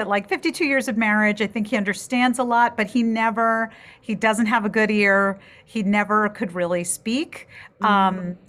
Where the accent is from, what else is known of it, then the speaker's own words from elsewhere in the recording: Miami, Florida, United States; because growing up in Miami that had actually a great music scene, a great dance scene, there was really no theater scene.